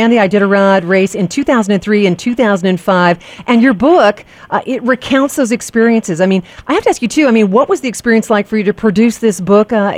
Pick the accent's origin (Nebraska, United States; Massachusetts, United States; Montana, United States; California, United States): Montana, United States; Great Falls; I mean, I'm from Great Falls, Montana. That is beautiful. Big sky country.